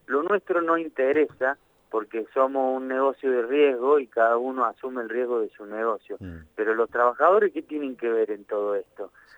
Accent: Argentina

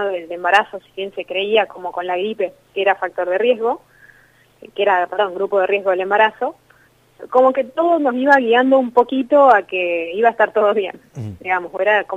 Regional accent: Rosario, Santa Fe, Argentina; now in Pilar, Argentina; Soy de Rosario, de historia, digamos, ¿no? Hace varios años que vivo acá.

